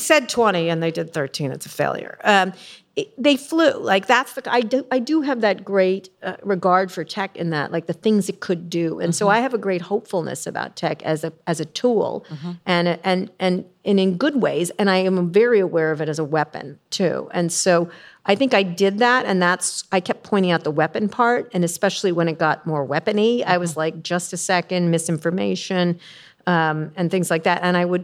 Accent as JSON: {"language": "English", "town": "San Francisco", "region": "California", "country": "United States", "said": "Not that there's anything wrong with that. I'm from San Francisco. It's fine."}